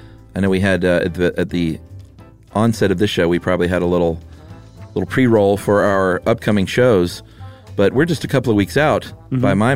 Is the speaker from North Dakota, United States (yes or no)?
no; Connecticut, United States; I am from Connecticut, but my sister just started as a freshman at the University of New England in Biddeford, which is just south of Portland.